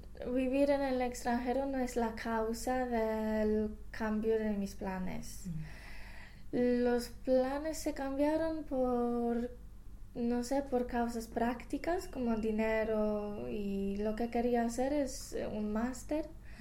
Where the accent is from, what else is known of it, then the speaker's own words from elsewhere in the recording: Poland; Spanish is a second language; Pero porque yo soy polaca